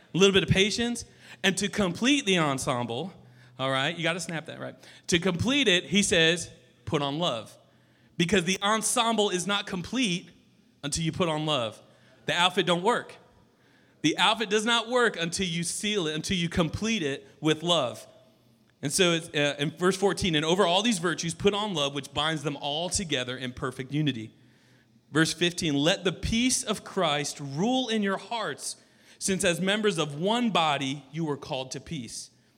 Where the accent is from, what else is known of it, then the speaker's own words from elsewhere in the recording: Roswell, United States; Back where I grew up in Roswell, shout out to my girl Lily. I've known Lily since she was, 3 years old?